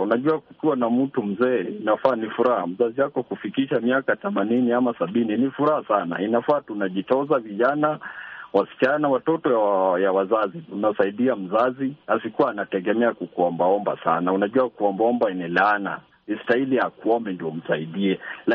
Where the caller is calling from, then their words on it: Kitale, Trans-Nzoia County, Kenya; natoka Kenya, mahali inaitwa Kitale.